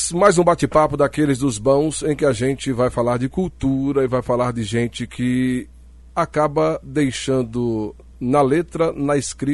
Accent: Morro do Chapéu, Bahia, Brazil; onde eu comecei no rádio, que foi para Morro do Chapéu, minha terra natal

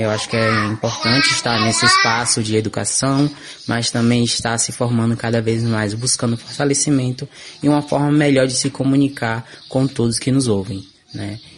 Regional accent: Olivença, Bahia, Brazil; que fica lá no sul da Bahia, e para mim está sendo um enorme prazer estar aqui

